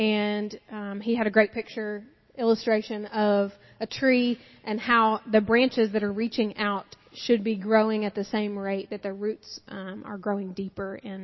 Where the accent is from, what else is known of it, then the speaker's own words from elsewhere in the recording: Knoxville, Tennessee, United States; I was born here in Knoxville. I grew up in the Oakwood-Lincoln Park area. I graduated from Fulton.